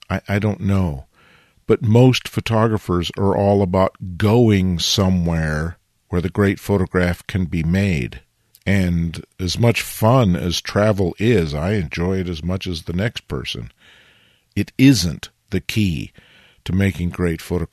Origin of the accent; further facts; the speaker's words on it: Oregon, United States; I was raised in Oregon.